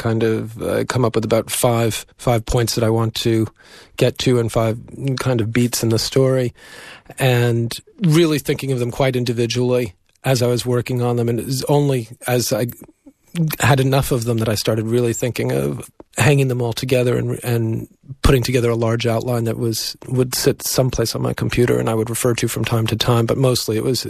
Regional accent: United States; because I'm American, and I didn't want to make it a wholly American book.

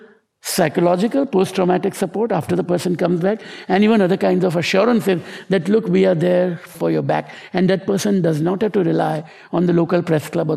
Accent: India; born there; I was born in India.

